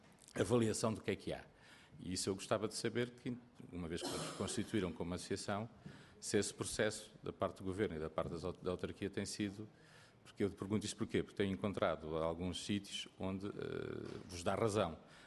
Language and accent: Portuguese; Viseu, Centro, Portugal; porque eu sou de Viseu e tenho lá as minas de urânio